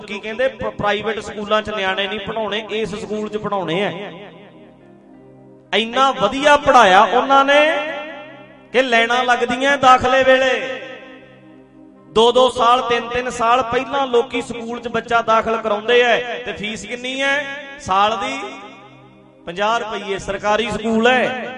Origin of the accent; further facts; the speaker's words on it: Dhadrian, Punjab, India; ਉਹਦੇ ਟੀਚਰ ਆ ਸਾਡੇ ਪਿੰਡ ਰੱਤੋ ਕੇ ਨਾਲ ਹੀ ਆ, ਇੱਥੇ ਮੇਰੇ ਢੱਡਰੀਆਂ ਪਿੰਡ ਦੇ ਨਾਲ ਪਿੰਡ ਰੱਤੋ ਕੇ